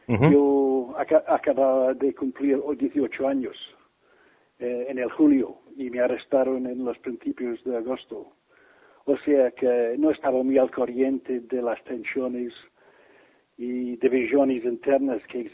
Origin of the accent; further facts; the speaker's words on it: Glasgow, Scotland, United Kingdom; Spanish is a second language; En la región en que yo crecí, Glasgow y sus alrededores, hubo muchos escoceses